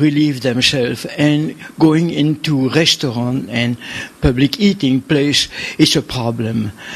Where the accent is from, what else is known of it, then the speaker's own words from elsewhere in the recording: Emeryville, California, United States; I am from Aimeryville